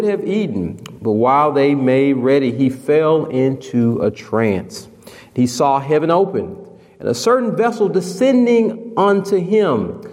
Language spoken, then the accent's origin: English; Nashville, Tennessee, United States; I'm from Nashville, Tennessee. I'm from down south.